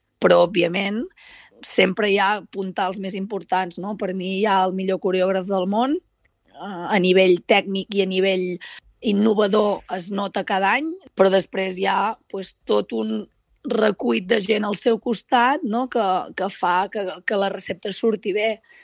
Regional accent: Olot, Catalonia, Spain; Soc d'Olot, sí

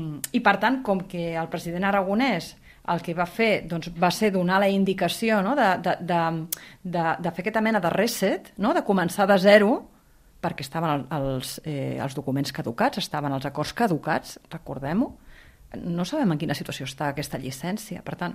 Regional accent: Catalonia, Spain; Jo vinc del Camp de Tarragona

